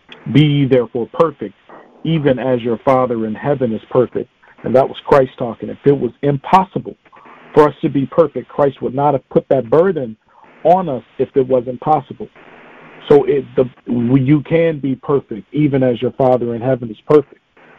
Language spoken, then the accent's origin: English; Chicago, Illinois, United States; now in Savannah, United States; I'm originally from Chicago. I was born in Chicago. I've been down south here in Savannah, Georgia, about maybe going on 13 years now.